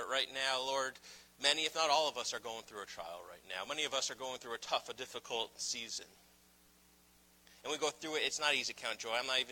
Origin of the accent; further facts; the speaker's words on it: Massachusetts, United States; I didn't have a Sonny's Barbecue growing up in Massachusetts